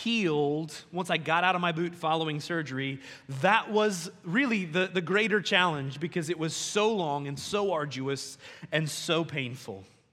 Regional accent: Ohio, United States; I'm originally from Ohio, and so I'm ready.

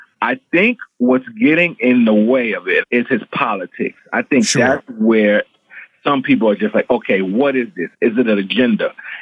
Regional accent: New York City, New York, United States; Growing up in the Bronx, you know, you live, you breathe hip hop music, especially, you know, I'm 43 years old. So I grew up in an era, late 80s, early 90s, where it was just heavy.

